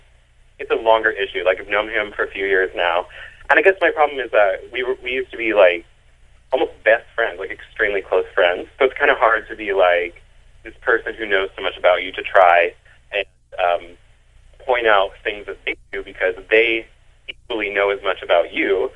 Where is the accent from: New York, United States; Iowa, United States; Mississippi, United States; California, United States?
California, United States; Santa Barbara; I'm from like southernish California, like kind of Santa Barbara area.